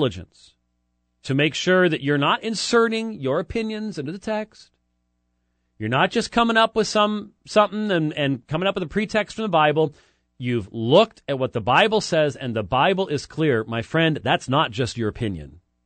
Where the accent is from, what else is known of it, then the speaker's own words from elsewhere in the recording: United States; I'm an American.